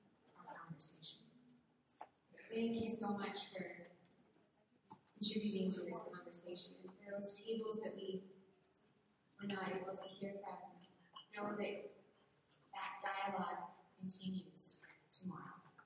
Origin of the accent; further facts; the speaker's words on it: United States; I am from Muscogee's territory, from the Lakota tribe